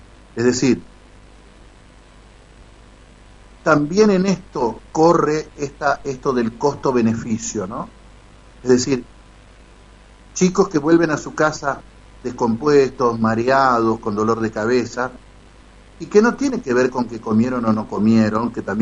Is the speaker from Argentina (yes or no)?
yes; Argentina; como los argentinos somos así, Mónica, pendulares y absolutamente exitistas